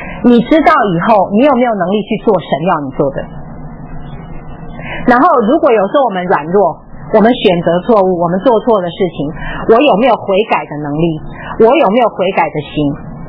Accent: China; 我们中国人讲福禄寿喜，有没有？

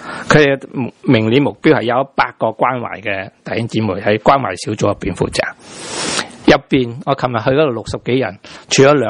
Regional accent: Hong Kong; 我是从香港人或者我是广东人的背景来看

